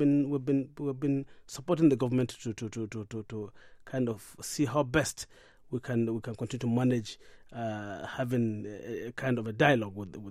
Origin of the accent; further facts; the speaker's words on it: Nigeria; So we as Nigerian people need to understand and appreciate these differences